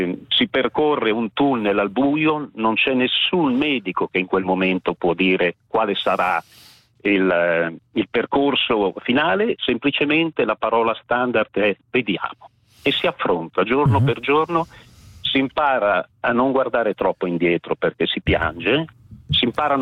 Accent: Verbania, Piedmont, Italy; io sono di Verbania sul Lago Maggiore

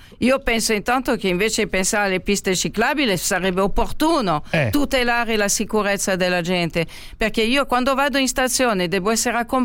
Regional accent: France; io sono francese

